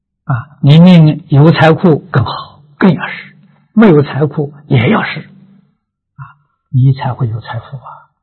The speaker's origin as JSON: {"language": "Chinese", "country": "China", "said": "我们中国人啊，认他做财神有道理啊"}